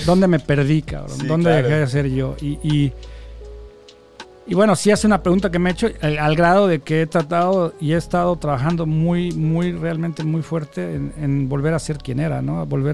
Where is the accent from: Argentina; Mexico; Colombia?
Mexico; now in Canada; yo vengo de México.